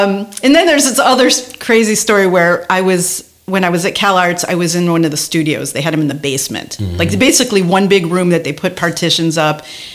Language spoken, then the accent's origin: English; Chicago, Illinois, United States; now in Los Angeles, United States; I came out to LA from Chicago.